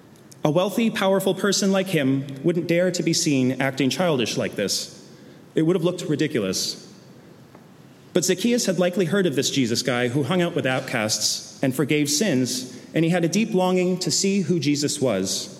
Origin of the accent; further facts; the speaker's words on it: Connecticut, United States; When I was growing up in Connecticut, my family would go to visit my Grammy just outside of Boston several times each year.